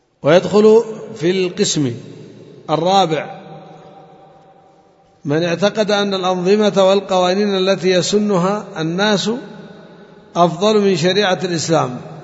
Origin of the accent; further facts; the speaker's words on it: Yemen; طبعا هذا موجود عندنا في اليمن للأسف الشديد